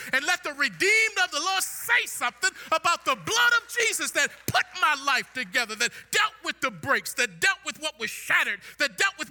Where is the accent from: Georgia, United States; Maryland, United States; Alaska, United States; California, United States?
Maryland, United States; Baltimore; born there; Because I was born in Baltimore, the city of charm, where where brothers break your arm if you look at them wrong.